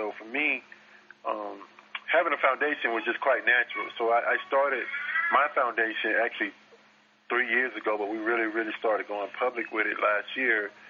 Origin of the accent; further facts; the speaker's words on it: Macon, Georgia, United States; There was, in my hometown of Macon, Georgia, there's a Harriet Tubman Museum, and there's also a Boys and Girls Club.